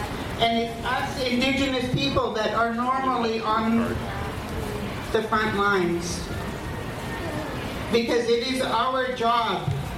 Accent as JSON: {"language": "English", "region": "British Columbia", "country": "Canada", "said": "I'm from Kla'aman. That is the nation that is the furthest north of all the Coast Salish territory."}